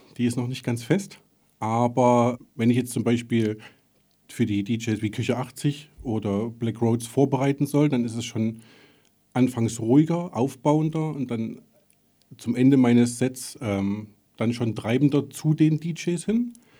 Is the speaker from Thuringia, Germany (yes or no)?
yes; Thuringia, Germany; ja, ich komme aus Thüringen. Man hört es vielleicht auch, ich habe einen Akzent, den verheimliche ich auch nicht.